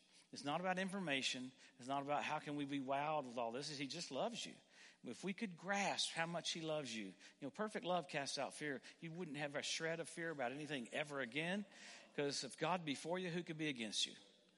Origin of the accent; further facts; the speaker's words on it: Louisiana, United States; You know, I grew up in Louisiana, and we had all these dogs that chased cars the whole time.